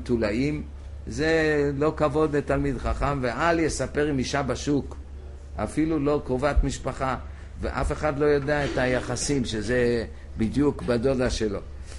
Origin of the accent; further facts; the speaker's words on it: Jerusalem, Jerusalem District, Israel; היה לנו גנן בילדותי כאן בירושלים